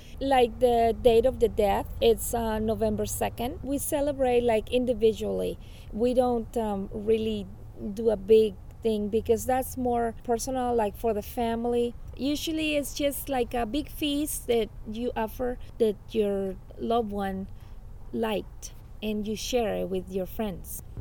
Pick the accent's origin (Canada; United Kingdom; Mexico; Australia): Mexico; moved away as an adult; now in Storm Lake, United States; I've been here in Storm Lake for approximately 22 years. I grew up in Mexico, and I did part of my schooling over there also.